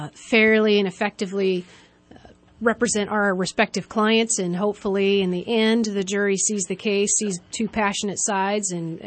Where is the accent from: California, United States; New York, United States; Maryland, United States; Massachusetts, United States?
California, United States; also born or lived in Alaska / Nebraska; I was raised in the military family in the Air Force, so we moved all over the United States, lived in Alaska, Nebraska, on the East Coast. We ended up here in California when I was about 11 years